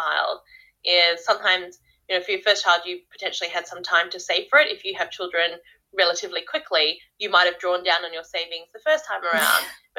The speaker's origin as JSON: {"language": "English", "town": "Sydney", "region": "New South Wales", "country": "Australia", "tie": "born or raised there", "moved": "as an adult", "lives_now": "New Zealand", "said": "So I'm actually an Aussie transplant. I grew up in Sydney. That's where I studied."}